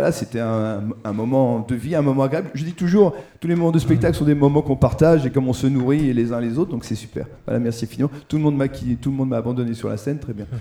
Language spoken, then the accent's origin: French; Paris, Île-de-France, France; Généralement, je ne dis jamais qu'on vient de Paris, parce que c'est toujours très mal vu.